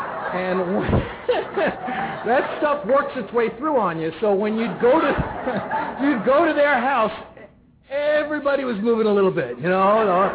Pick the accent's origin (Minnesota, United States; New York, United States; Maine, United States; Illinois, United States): New York, United States; New York City; born or raised there